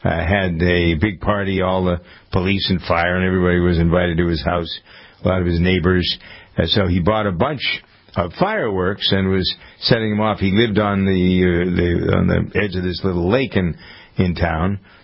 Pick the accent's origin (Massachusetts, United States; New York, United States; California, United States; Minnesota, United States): Massachusetts, United States; Framingham; my hometown of Framingham, Massachusetts